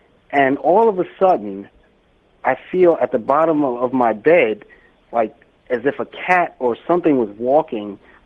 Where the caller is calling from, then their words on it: Atlanta, Georgia, United States; Atlanta, Georgia.